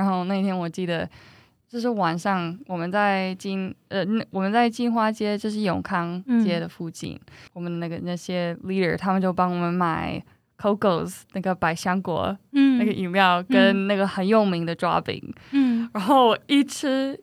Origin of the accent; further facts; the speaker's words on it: Colorado, United States; Chinese is a second language; also born or lived in San Francisco, United States; 我来自美国的科罗拉多州、嗯、其实我在旧金山出生，但是在科罗拉多州长大，在一个小小的山谷、嗯、对，有7000个人口，所以蛮小